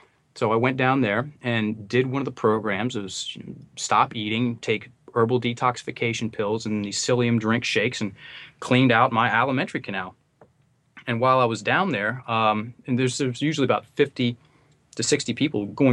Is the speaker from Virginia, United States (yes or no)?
yes; Virginia, United States; I'm just some average guy, right? I'm from Virginia. My dad is a small business owner. My mom, she was a school teacher